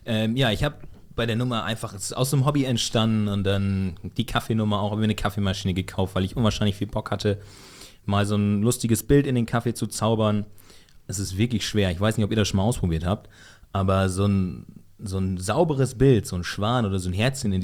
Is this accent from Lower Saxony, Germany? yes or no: yes; Lower Saxony, Germany; Ich komm vom Dorf, komme aus dem Osnabrücker Land